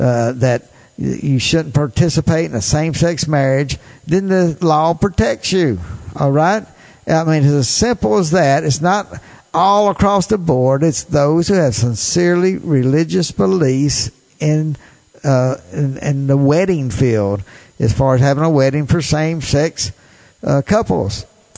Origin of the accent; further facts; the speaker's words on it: Tupelo, Mississippi, United States; this show, we come from Tupelo, Mississippi. This is where my home is, and this is where we do our radio show right here for Web Talk Radio.